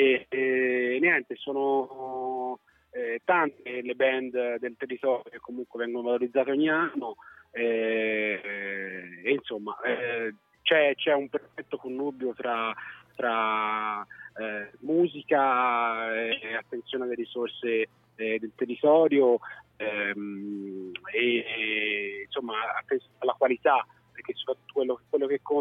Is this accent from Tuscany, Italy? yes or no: yes; Florence, Tuscany, Italy; io da fiorentino